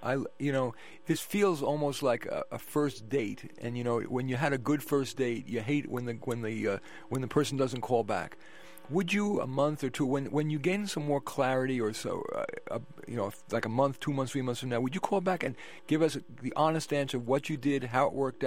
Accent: New York, United States; Okay, so I'm from New York. I love pizza

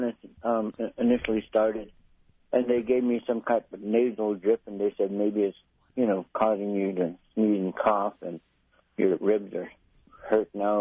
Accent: Bethel, Alaska, United States; now in Anchorage, United States; since I'm living here in Anchorage, I had to call that 729-1800 and request a provider since I'm from Bethel.

